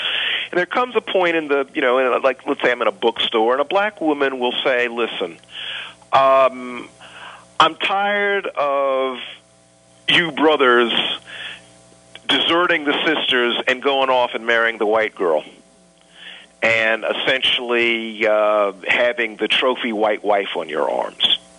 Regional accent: Columbia, South Carolina, United States; I'm from the South. I'm from Columbia, South Carolina. People have joked with me and said that sometimes when I go back home to Columbia, my accent changes a bit.

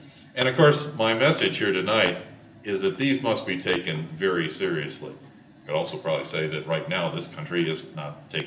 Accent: Cleveland, Ohio, United States; Closer to home, when I was growing up in Cleveland, whitefish were unknown except in the history of the city in Lake Erie.

